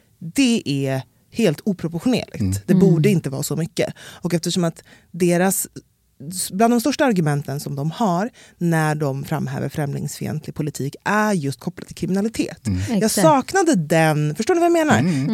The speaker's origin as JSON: {"language": "Swedish", "country": "Sweden", "tie": "born there", "said": "För att jag är ju så då född här, va? Mm. Och jag är ju absolut svart, men jag är också halvfinne."}